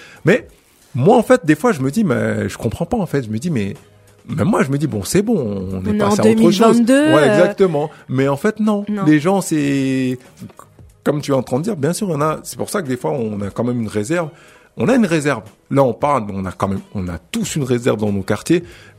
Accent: France; on est là, on sortira pas du pays. Nos enfants, on est français, nos enfants sont français.

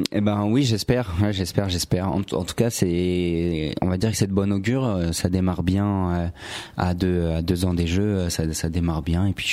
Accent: Bobigny, Île-de-France, France; also born or lived in Paris; Je suis né à Paris et après j'ai vécu une partie de mon enfance à Bobigny.

